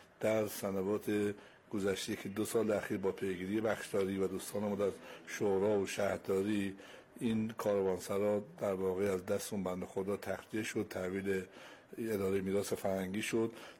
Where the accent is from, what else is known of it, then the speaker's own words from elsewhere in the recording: Babol, Mazandaran, Iran; بنده اهل بابل هستم.